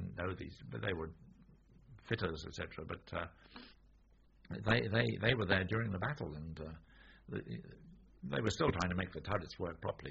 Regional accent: Jersey; born there; Well, you see, I say I was born in Jersey. My parents were in Jersey.

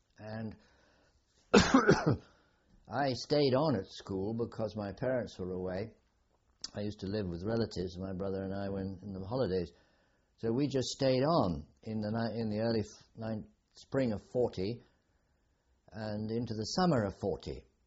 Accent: Quetta, Balochistan, Pakistan; born there; I was born in Quetta, which was then in India, now it's in Pakistan, on 25th of December, 1921.

